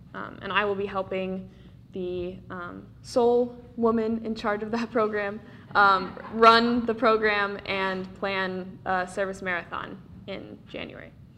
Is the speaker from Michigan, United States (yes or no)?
yes; Kalamazoo, Michigan, United States; I am from Kalamazoo, Michigan. I went to Kalamazoo College.